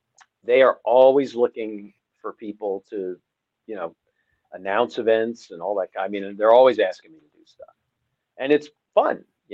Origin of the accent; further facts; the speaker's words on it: New Jersey, United States; And back then, and I grew up in Northern New Jersey. And so growing up in the 70s and 80s in Northern Jersey, the Giants were popular.